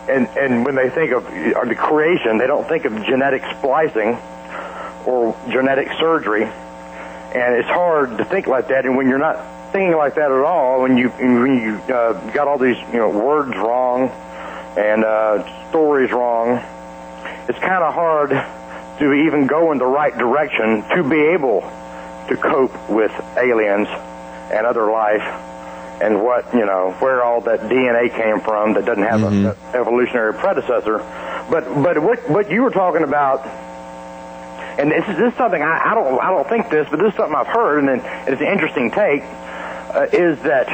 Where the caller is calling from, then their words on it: Atlanta, Georgia, United States; in Atlanta.